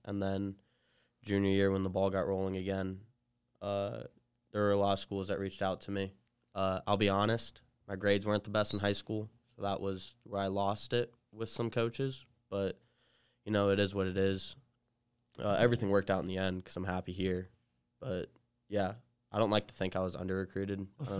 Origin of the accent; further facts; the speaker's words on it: Las Vegas, Nevada, United States; Growing up in Vegas was cool. You had to grow up a little calloused.